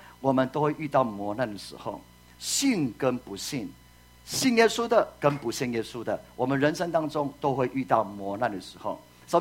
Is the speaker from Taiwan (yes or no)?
yes; Taiwan; 本来好像看不太起我们台湾人会宣教的